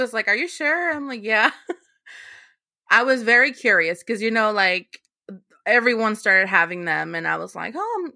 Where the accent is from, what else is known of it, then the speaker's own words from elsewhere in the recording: Jalisco, Mexico; Jalisco. So like by Guadalajara.